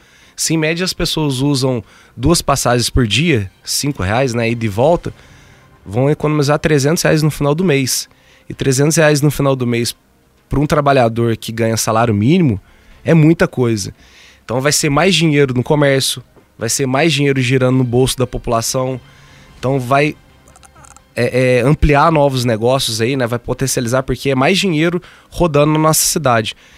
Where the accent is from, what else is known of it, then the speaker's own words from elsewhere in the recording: Varginha, Minas Gerais, Brazil; Eu sempre falo para as pessoas, né, quando a gente viaja, a pessoa pergunta, ah, de onde você veio? Da cidade? Ah, de Varginha?